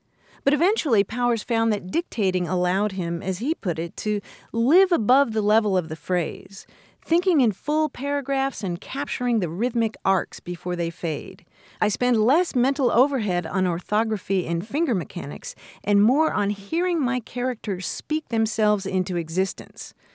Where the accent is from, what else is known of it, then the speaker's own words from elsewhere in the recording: Kentucky, United States; I grew up in Kentucky, never heard it.